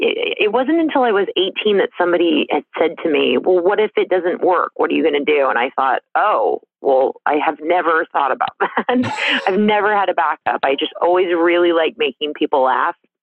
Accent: Las Vegas, Nevada, United States; Yes, very true. I was born and raised in Las Vegas.

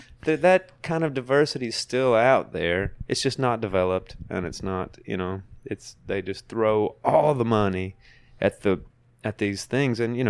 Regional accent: Mississippi, United States; also born or lived in Memphis; Yeah, I was born in Memphis, but raised in North Mississippi, right across the line.

